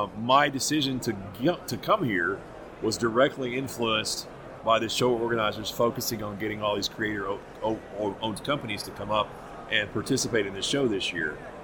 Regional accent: Dallas, Texas, United States; But, yeah, we're from Dallas, and we like doing stuff that's based on Cowboys because that's how we both grew up.

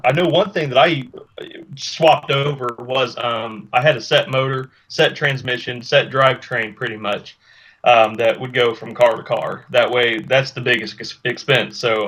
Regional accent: Eaton, Ohio, United States; there wasn't a local comic book shop where I'm from Eaton, Ohio.

